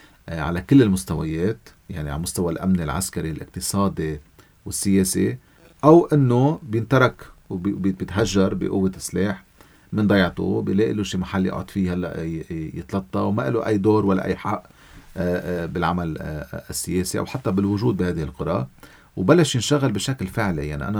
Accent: Lebanon; يعني كلبنانيين

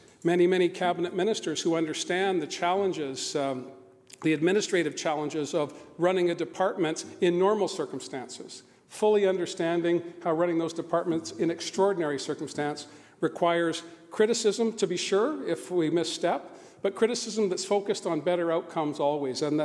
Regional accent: British Columbia, Canada; the spirit that I believe is in all of us as British Columbians and Canadians

